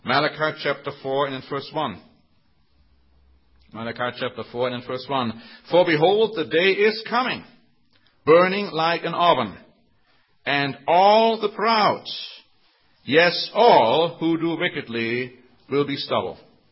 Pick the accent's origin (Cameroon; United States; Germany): Germany; accent: German; English is a second language; And here comes my German accent through.